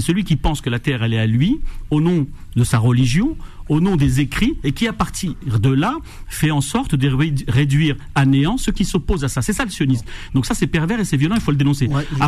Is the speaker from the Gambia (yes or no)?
no; Algeria; now in France; Je suis algérien.